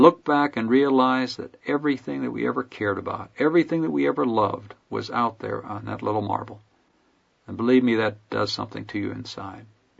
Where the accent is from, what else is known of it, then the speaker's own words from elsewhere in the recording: United States; Proud again that I'm an American.